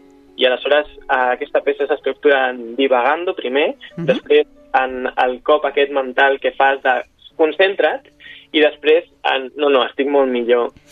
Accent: Cerdanyola del Vallès, Catalonia, Spain; Jo que sóc de Cerdanyola del Vallès, és a dir, som veïns.

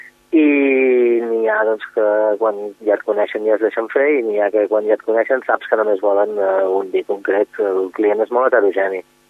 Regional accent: Vilafranca del Penedès, Catalonia, Spain; soc de Vilafranca, estem al mig del Penedès, és zona vinícola

